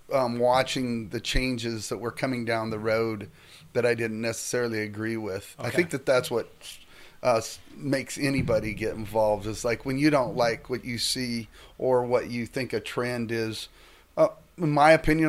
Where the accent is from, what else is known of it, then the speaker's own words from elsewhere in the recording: Priest River, Idaho, United States; So I was born and raised in Priest River, so I've been a resident for 61 years.